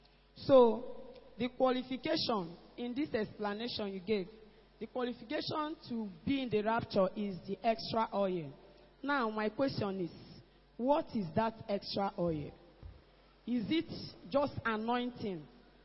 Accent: Asaba, Delta, Nigeria; I'm from Asaba.

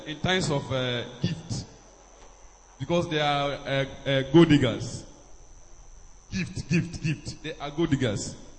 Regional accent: Enugu State, Nigeria; I'm from Enugu State.

